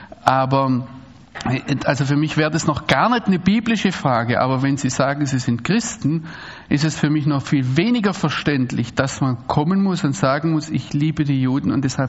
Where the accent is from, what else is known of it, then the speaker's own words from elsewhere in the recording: Germany; Ja, so wie wir das gerne als Deutsche hätten.